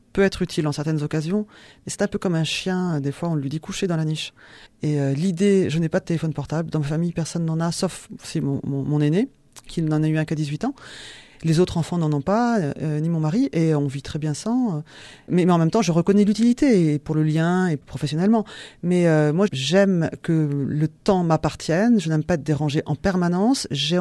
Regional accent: Lyon, Auvergne-Rhône-Alpes, France; par contre je viens de Lyon

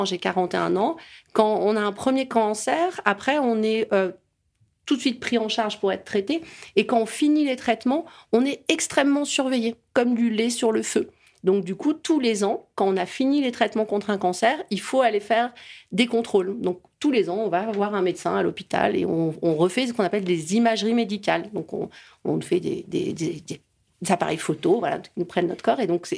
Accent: Brittany, France; now in Villard-de-Lans, France; je vis à Villard-de-Lans dans la montagne, mais je suis originaire de Bretagne.

